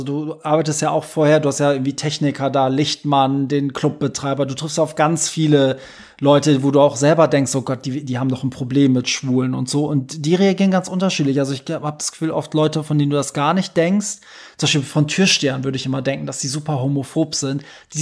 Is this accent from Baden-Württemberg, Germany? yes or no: no; Hamburg, Germany; Und seit ich eigentlich denken kann, sind wir dann aber in Hamburg gewesen.